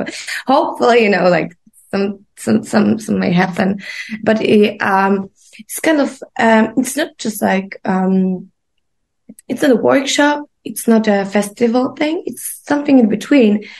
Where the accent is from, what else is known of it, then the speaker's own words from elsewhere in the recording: Poland; English is a second language; now in Czech Republic; I'm Polish, but I'm born and raised in Poland, but I live in Czech Republic. I study here, I fell in love with boy and stayed here.